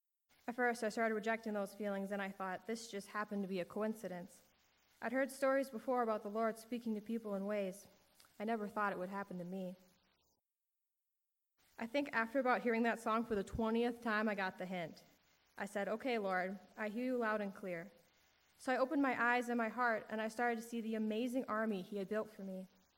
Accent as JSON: {"language": "English", "town": "Cedar Grove", "country": "United States", "tie": "born or raised there", "said": "I was born and raised right here in Cedar Grove."}